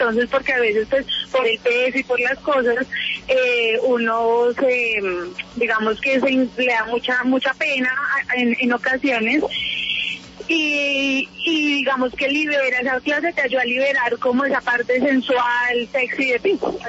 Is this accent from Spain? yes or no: no; Colombia; hay que mostrar la naturaleza también de nosotras las colombianas.